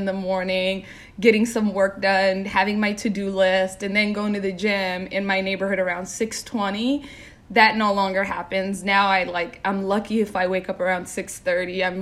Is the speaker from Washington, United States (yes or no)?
yes; Seattle, Washington, United States; now in New York City, United States; So I grew up by myself in Seattle, Washington.